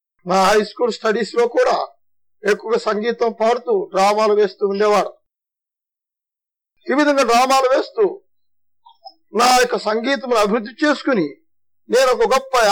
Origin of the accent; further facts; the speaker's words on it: Kavuru, Andhra Pradesh, India; మాది గుంటూరు తాలూకా, గుంటూరు జిల్లా బాపట్ల తాలూకా స్టువర్ట్పురం గ్రామాలకు సమీపమున కావూరు వారపల్లిమైన గ్రామాలకు చెందినటువంటి వారు. నేను ఒక లోతర విషయం క్రైస్తవుడు.